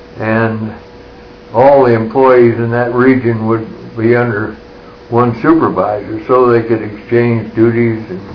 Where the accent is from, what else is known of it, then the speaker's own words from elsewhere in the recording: Roseburg, Oregon, United States; also born or lived in Riddle / Gardner; Well, I was born in Riddle in 1914. Didn't live there very long. Moved around to Gardner, Oregon for the first grade when there wasn't a road to it. And then to Roseburg. And graduated from high school in Roseburg